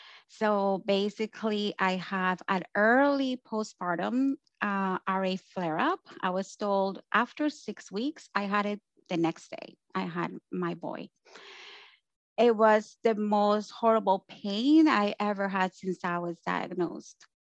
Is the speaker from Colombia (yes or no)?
yes; Colombia; now in Canada; I'm from Colombia and I live in Canada